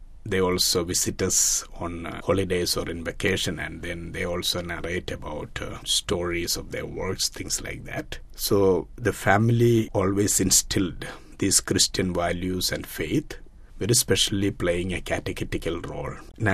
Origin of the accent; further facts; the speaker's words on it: Kerala, India; English is a second language; I belong to the Diocese of Gorakhpur in North India. I hail from Kerala, from the Diocese of Palay. I was born into a family of 7 children